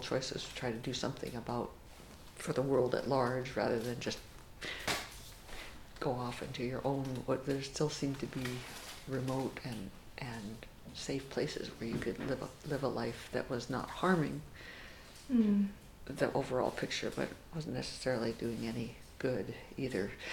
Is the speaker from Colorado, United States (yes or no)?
no; Sault Ste. Marie, Michigan, United States; born there; now in Alaska, United States; I was born in Michigan's Upper Peninsula in the little town of Sault Ste. Marie there. And was always drawn to Alaska, and here I am.